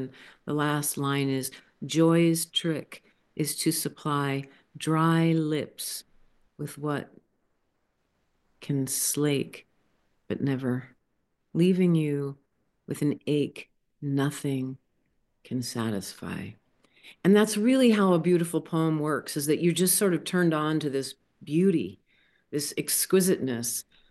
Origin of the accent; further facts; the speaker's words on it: Tucson, Arizona, United States; I grew up in Tucson, the Sonoran Desert, so the desert is in my blood.